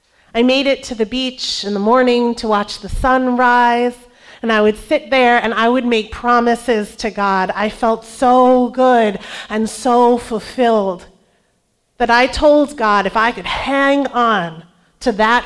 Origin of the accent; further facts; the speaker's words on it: Michigan, United States; there was another person from my home state of Michigan